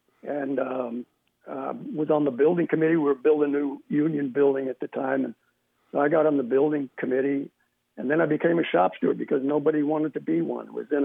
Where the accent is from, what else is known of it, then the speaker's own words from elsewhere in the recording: Colorado, United States; Oh, thank you, Dennis. It's good to be talking to my home state.